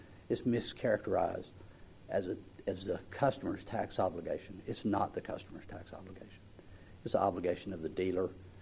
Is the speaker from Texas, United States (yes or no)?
yes; Athens, Texas, United States; I'm an attorney from Athens, Texas